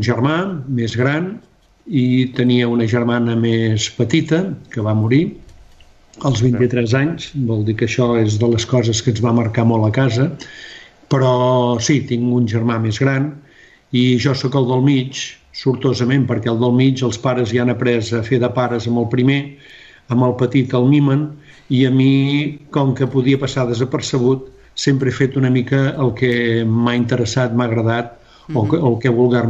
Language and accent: Catalan; Sabadell, Catalonia, Spain; vaig néixer aquí a Sabadell, molt a prop d'on estic vivint. Creueltenc, diguem-ne, anava a dir de tota la vida, però no és cert perquè he donat bastantes voltes. Però vaig començar i he tornat al Born.